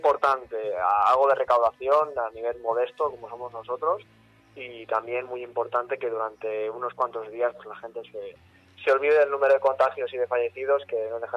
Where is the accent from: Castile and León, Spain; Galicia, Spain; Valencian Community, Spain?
Valencian Community, Spain; Serra; hubo un gran amigo de aquí de Serra, de mi pueblo